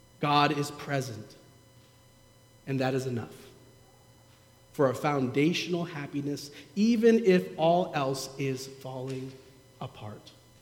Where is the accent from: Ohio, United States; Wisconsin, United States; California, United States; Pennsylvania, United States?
Ohio, United States; We told him, we're from Ohio, and we were disappointed.